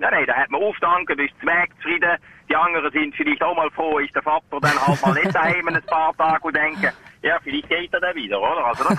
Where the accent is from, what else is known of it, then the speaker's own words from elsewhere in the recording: Netherlands; German is a second language; Und jetzt, ich bin Holländer und jetzt fahre ich einfach heim.